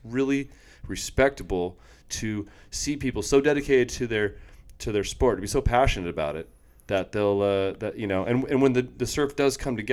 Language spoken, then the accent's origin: English; California, United States; now in Costa Rica; we live in Costa Rica, we get waves all the time. I'm from Southern California.